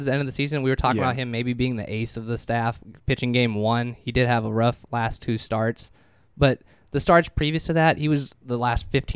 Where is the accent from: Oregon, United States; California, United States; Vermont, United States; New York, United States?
California, United States; this one's kind of biased since we're from the Bay Area here